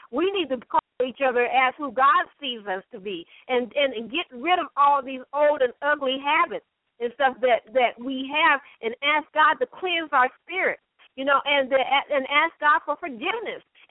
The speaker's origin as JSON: {"language": "English", "region": "Colorado", "country": "United States", "said": "and my skin is black, and I'm from Colorado."}